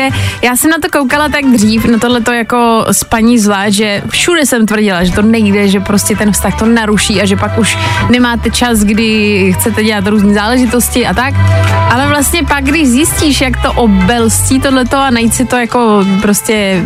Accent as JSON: {"language": "Czech", "town": "Česká Lípa", "region": "Liberec Region", "country": "Czechia", "said": "Hele, ale já jsem z České Lípy, to není tak daleko."}